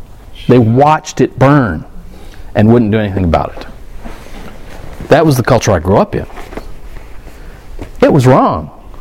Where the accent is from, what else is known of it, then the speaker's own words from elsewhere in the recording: Southern United States, United States; You know, I grew up in the South.